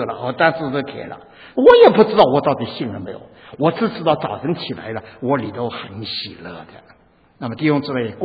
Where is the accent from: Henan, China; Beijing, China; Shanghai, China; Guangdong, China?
Shanghai, China; 我们上海人说